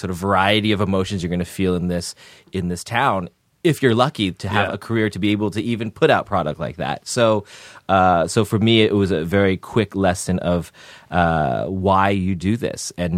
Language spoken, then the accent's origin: English; Palo Alto, California, United States; I grew up in the Bay Area in Palo Alto.